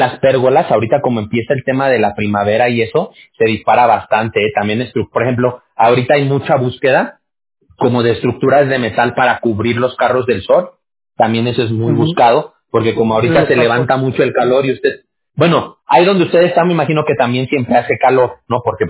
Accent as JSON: {"language": "Spanish", "country": "Mexico", "said": "Yo soy de México, mexicano yo soy."}